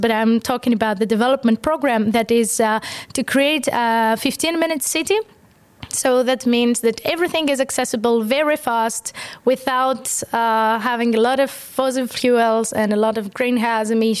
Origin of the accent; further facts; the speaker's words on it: Greece; now in Estonia; I'm from Greece and I wanted a little bit of beat.